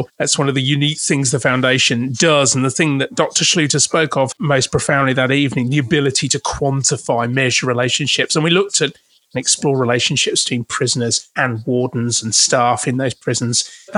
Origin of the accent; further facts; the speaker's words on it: England, United Kingdom; now in Melbourne, Australia; Yeah, so I was born and brought up in the Midlands of England